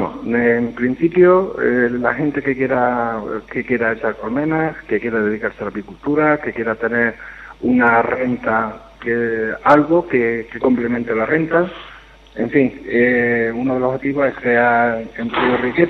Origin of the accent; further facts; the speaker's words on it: Alcaracejo, Andalusia, Spain; Yo, por ejemplo, no soy de aquí, de Villanueva del Duque, soy de Alcaracejo.